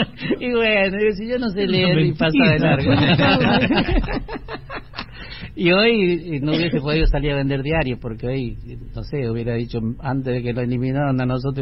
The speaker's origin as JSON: {"language": "Spanish", "town": "General Güemes", "region": "Salta", "country": "Argentina", "tie": "born there", "said": "Yo nací en General Güemes"}